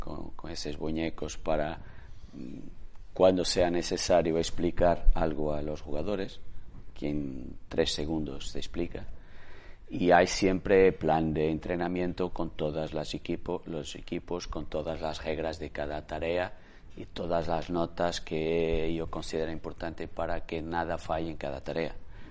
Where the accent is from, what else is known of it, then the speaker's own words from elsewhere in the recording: Porto, Norte, Portugal; Spanish is a second language; soy de Oporto y vamos a veranear en familia para un pueblo, Muros, en las Rías Bajas, ahí cerca de Noia, Muros.